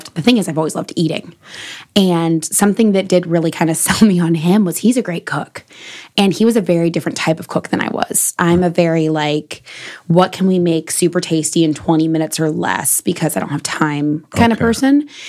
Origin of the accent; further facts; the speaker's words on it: San Antonio, Texas, United States; now in Austin, United States; Well, I've been here 14 years. I'm from San Antonio.